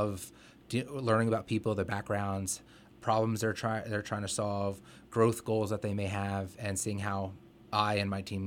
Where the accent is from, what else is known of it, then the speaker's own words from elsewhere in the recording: Pennsylvania, United States; So I was born and raised here in Lehigh Valley, and I've seen the iterations and growth of this region.